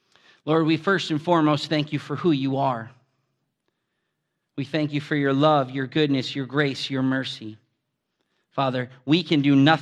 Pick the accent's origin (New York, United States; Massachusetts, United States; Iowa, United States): Massachusetts, United States; now in Michigan, United States; See, I'm from Massachusetts. So I was actually alone out here in Michigan.